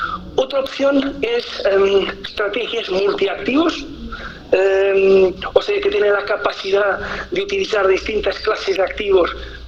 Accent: Lisbon, Portugal; Yo soy portugués, soy de Lisboa.

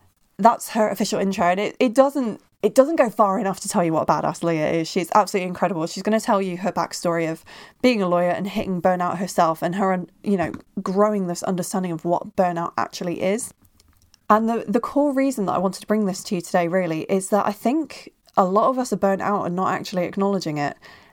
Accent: Bristol, South West England, United Kingdom; now in North West England, United Kingdom; She actually lives in my hometown of Bristol while I'm kicking around up in the Northwest.

